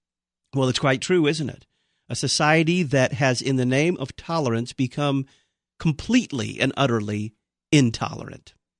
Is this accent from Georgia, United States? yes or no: no; Texas, United States; Texas, my home state